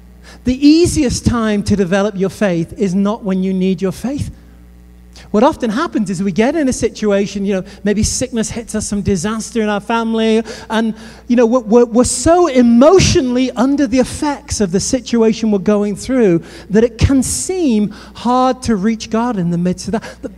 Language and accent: English; United Kingdom; I'm British.